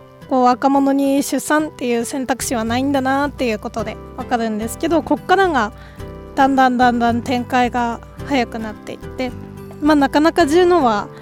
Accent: Matsushima, Miyagi, Japan; 私の地元の松島のお話だったんですけど

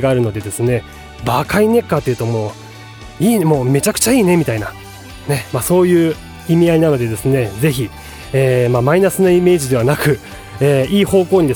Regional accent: Niigata, Japan; 私はですねあの新潟出身の、シンガーソングライターの田舎者でございますから、このバカイネッカというのはですね、新潟弁、まあ、の方言なんですね

